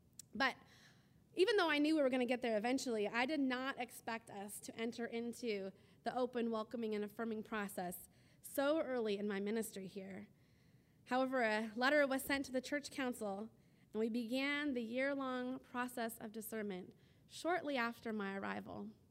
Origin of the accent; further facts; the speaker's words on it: Costa Mesa, California, United States; I moved back to my hometown of Costa Mesa, said goodbye to the good people of the United Church of the Valley